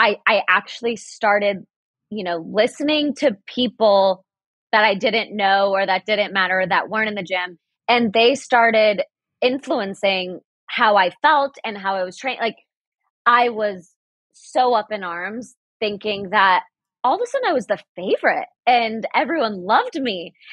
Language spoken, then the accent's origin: English; Dallas, Texas, United States; So funny because growing up in Dallas, like I only applied to one school.